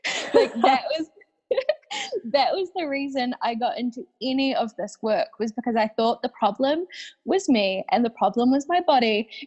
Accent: Wellington, New Zealand; now in Wairarapa, New Zealand; I like to think I'm from Wellington, New Zealand, which is our big capital. You know, it's pretty small, really. Yeah. But I've recently moved out to the country.

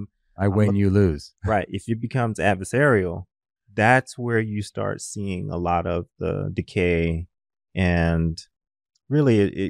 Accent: the South, United States; The reason that I say that is I grew up in the South.

